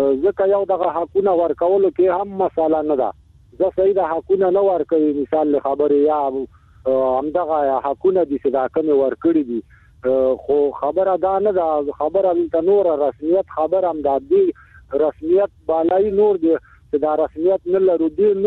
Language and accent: Pashto; Afghanistan; accent: Afghan refugee; زه افغان مهاجر يم